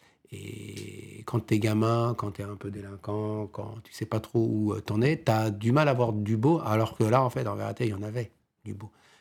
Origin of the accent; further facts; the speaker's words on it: France; born there; Comme chose que je suis, hein, puisque je suis né en France. Donc je suis français, quoi.